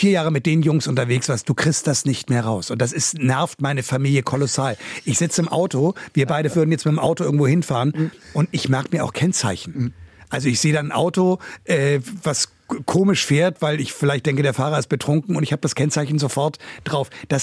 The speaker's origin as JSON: {"language": "German", "town": "Wellingsbüttel", "region": "Hamburg", "country": "Germany", "tie": "born or raised there", "said": "Also ich entscheide mich für die Alster, weil ich hier groß geworden bin. Das ist hier so meine Ecke. Ich bin im Wellingsbüttel aufgewachsen"}